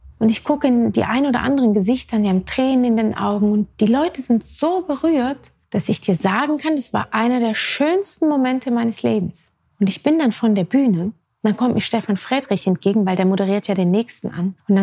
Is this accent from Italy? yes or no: no; Switzerland; ich bin nicht mal Berlinerin. Ich bin Schweizerin